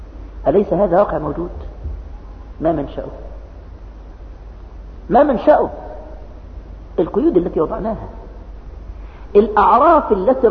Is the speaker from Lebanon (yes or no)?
no; Egypt; عندنا في مصر نشأ الزواج العرف،